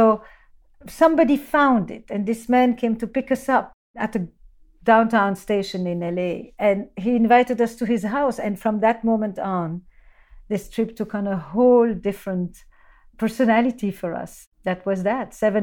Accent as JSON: {"language": "English", "town": "Antwerp", "region": "Flanders", "country": "Belgium", "tie": "born or raised there", "also_born_or_lived": "Leuven", "second_language": "English", "said": "So I grew up in Belgium. I was born in Leuven, which is one of the oldest university towns in Europe. And then I grew up in Antwerp to 2 Polish parents"}